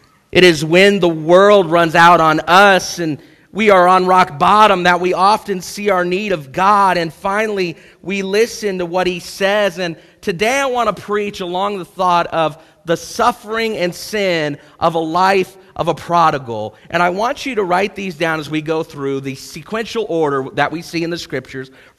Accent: United States; I am so thankful, maybe more than others at times, of my freedom as an American.

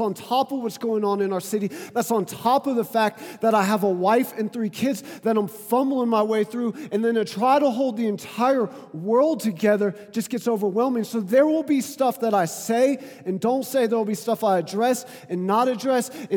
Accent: the South, United States; I'm from the South, and so there's a lot of assumptions about living in the South.

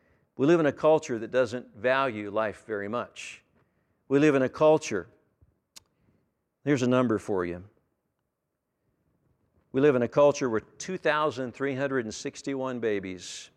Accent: Amarillo, Texas, United States; she lived in the house next door to where I grew up here in Amarillo.

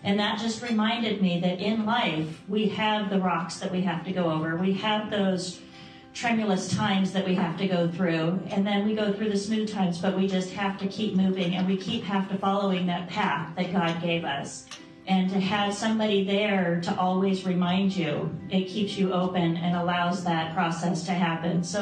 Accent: California, United States; We come from California out here.

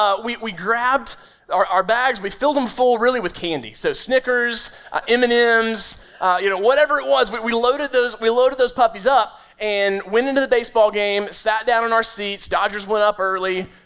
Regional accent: Ellijay, Georgia, United States; I'm from Ellijay, so technology comes a little bit harder to me every now and again.

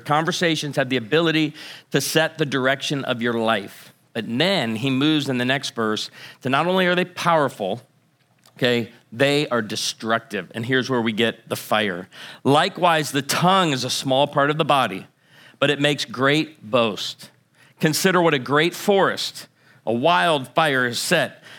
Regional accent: Illinois, United States; I grew up outside of Chicago. We didn't have cedar in Chicago

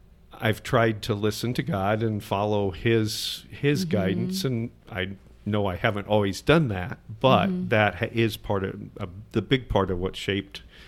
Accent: Vinton, United States; I grew up in Vinton.

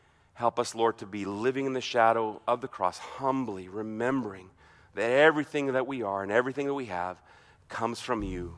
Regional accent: Germany; When I was growing up in Germany, when we go on furlough probably every four years

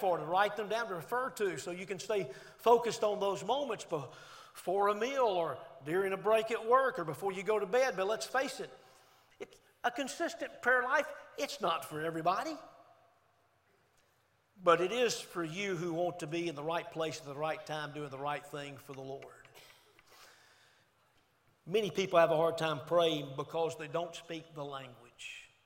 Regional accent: Homewood, Alabama, United States; And I was born in Birmingham. Sometimes I'll say Birmingham. Actually, in Homewood, Alabama, it's where I was born and raised.

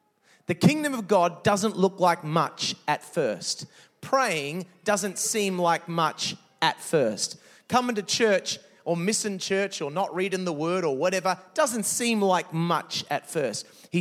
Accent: Adelaide, South Australia, Australia; I'm from Adelaide. I'm married, got two beautiful children, Tyson 6, Taylor 4.

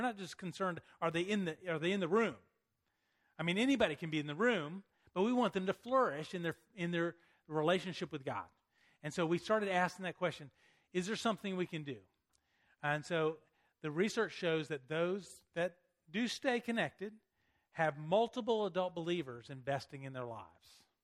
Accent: Chattanooga, Tennessee, United States; Is that I used to be a youth pastor, and then I went to Chattanooga. I'm from Chattanooga.

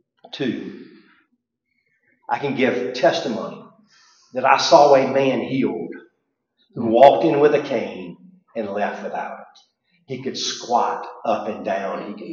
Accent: United States; We're going to a communist country. We're American, obviously.

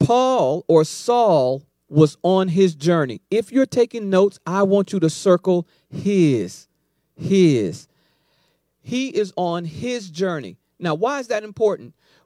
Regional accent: Florida, United States; God's going to have me just move to Alaska where it's cold, and I'm from Florida, and I like hot weather.

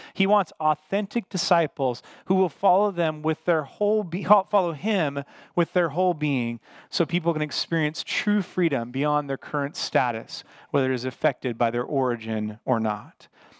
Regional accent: Port Orchard, Washington, United States; also born or lived in Bremerton; I'm from Bremerton, Washington, but I grew up across the Sinclair Inlet in the big town of Port Orchard. All right, that's where I'm from originally.

